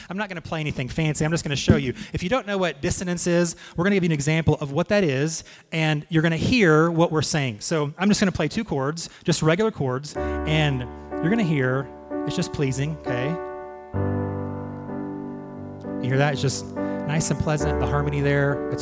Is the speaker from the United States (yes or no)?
yes; United States; but as an American, I felt attacked.